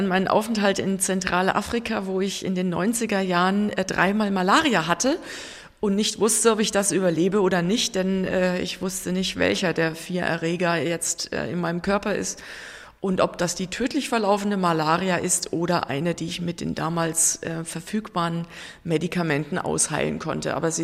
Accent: Germany; Also ich war wirklich isoliert von meiner Heimat. Also damals gab es noch kein Internet, kein Skype. Ich war 700 Kilometer von der nächsten Hauptstadt entfernt, wo es das nächste Telefon gegeben hätte. Also ich konnte auch in den 10 Monaten nur 4-mal in Deutschland anrufen bei meinen Eltern.

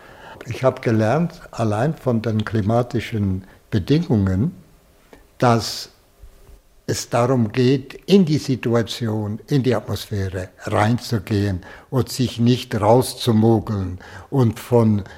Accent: Valais, Switzerland; Ich bin im Wallis aufgewachsen. Ich bin mitten in den hohen Bergen aufgewachsen und habe mich mit 22 Jahren entschieden, Jesuit zu werden

